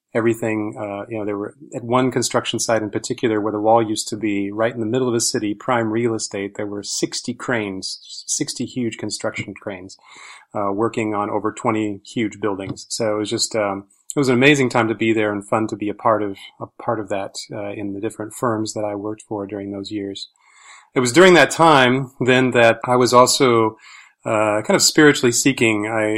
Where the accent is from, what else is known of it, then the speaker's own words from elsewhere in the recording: Iowa, United States; Well, I grew up in Iowa, and which was a great place to grow up